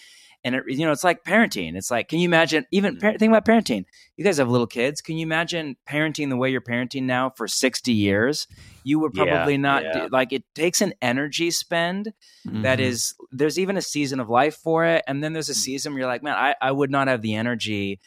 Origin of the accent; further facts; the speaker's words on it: California, United States; also born or lived in Pacific Northwest; and I'm from California originally, we were in, you know, the Pacific Northwest for so many years, but I'm from California originally.